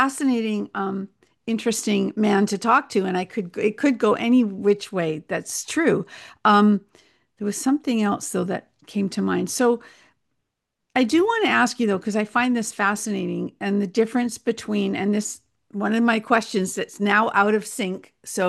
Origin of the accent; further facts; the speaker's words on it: Canada; and I'm Canadian